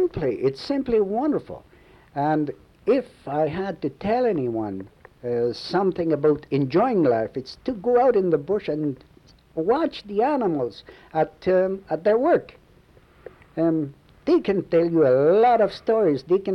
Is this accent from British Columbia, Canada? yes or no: no; St. Charles, Ontario, Canada; first language French; English is a second language; I was born in St. Charles, Ontario. That's about, 35 miles from here. In 1912, 1st of March.